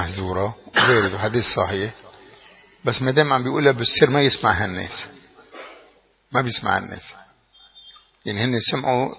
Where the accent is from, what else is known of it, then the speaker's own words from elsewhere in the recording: Tripoli, North Governorate, Lebanon; عندنا في طرابلس بتلاقي قبل الأذان بيكون في بعض التسابيح والتوشيحات